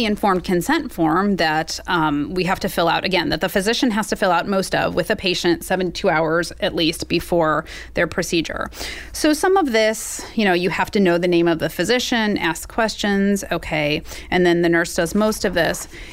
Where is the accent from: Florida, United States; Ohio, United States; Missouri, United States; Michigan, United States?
Missouri, United States; I grew up here in Missouri. I have a family here. And I wanted to work here and provide care.